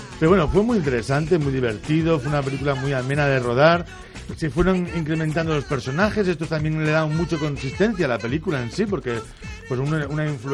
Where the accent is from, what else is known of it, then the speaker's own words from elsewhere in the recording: Asturias, Spain; que yo soy asturiano